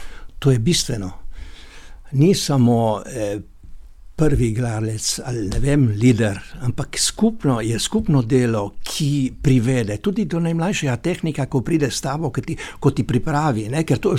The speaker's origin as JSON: {"language": "Slovenian", "region": "Littoral", "country": "Slovenia", "said": "Absolutno, mi smo Primorci, naši ej, široki in tako naprej, in potem italijanske te ali pa, ne"}